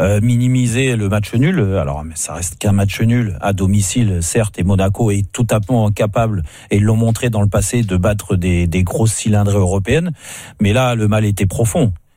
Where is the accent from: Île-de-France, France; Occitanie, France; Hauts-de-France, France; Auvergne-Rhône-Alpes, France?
Île-de-France, France; Paris; Mais je suis parisien, c'est Paris.